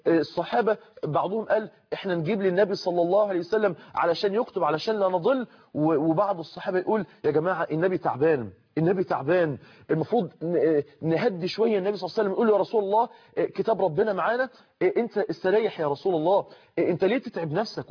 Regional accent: Egypt; إحنا كلنا مصريين

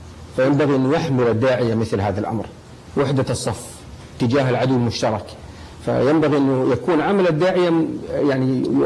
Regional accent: Saudi Arabia; يعني نحن جئنا من المملكة العربية السعودية، مذهبنا الحنبلي،

